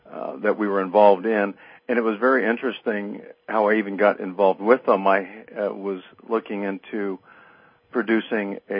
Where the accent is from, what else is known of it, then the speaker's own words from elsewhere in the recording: Casa Grande, Arizona, United States; I was coming back from my hometown of Casa Grande, Arizona, south of Phoenix, and driving back up to the valley with a couple of friends of mine.